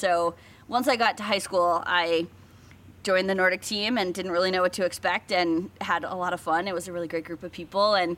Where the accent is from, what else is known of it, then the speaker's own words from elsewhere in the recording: Fort Kent, Maine, United States; I grew up in Fort Kent, which is in the St. John Valley, so it's got this French heritage in sort of baked into the town.